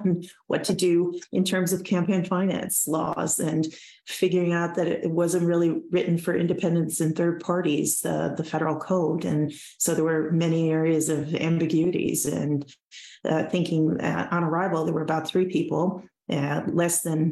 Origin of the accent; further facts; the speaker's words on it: Illinois, United States; I then started a nonprofit organization in Chicagoland, out in where I grew up in DuPage County.